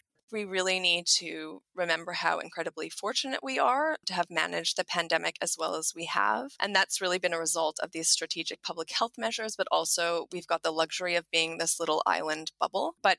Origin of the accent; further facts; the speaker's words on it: Canada; now in Australia; I'm Canadian, as you can probably hear. And, you know, it is hard to be in this fortress Australia after all this time.